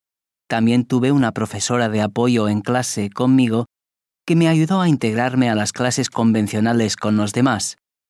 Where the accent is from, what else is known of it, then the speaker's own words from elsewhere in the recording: Poland; Spanish is a second language; now in Spain; Soy polaco. Cuando empecé a estudiar en mi primer colegio español, no sabía hablar nada de español.